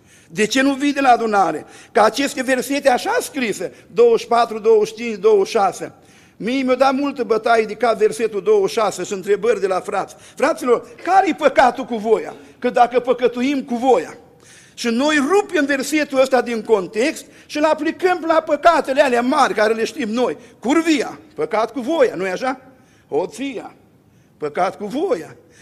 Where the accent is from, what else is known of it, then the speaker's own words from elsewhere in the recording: Bucovina, Romania; born there; Eu slujesc Domnului în satul meu în care m-am născut, un sătuc din Bucovina.